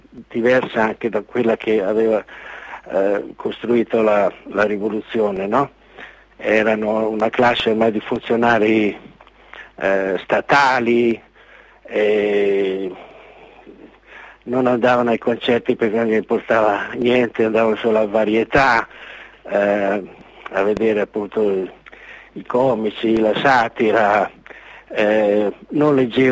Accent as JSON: {"language": "Italian", "town": "Senigallia", "region": "Marche", "country": "Italy", "tie": "born there", "said": "Io poi sono nato a Senigallia"}